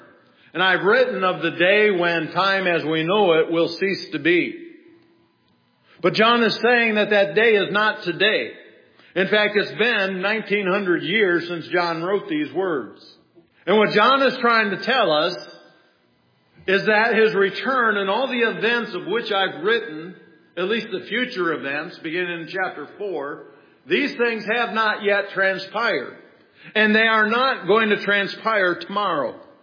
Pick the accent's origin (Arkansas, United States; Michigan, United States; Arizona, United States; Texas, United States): Michigan, United States; You can't tell I'm from Michigan.